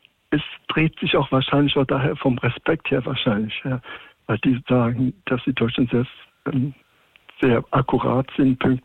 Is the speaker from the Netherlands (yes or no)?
no; Tehran, Tehran Province, Iran; Und ich bin aufgewachsen in Teheran, also 10 Jahre lang.